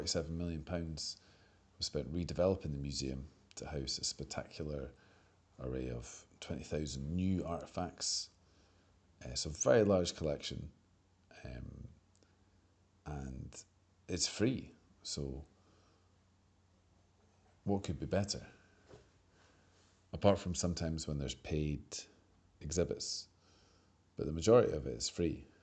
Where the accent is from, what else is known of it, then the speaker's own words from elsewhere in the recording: Edinburgh, Scotland, United Kingdom; I have lots of fond memories of this place growing up in Edinburgh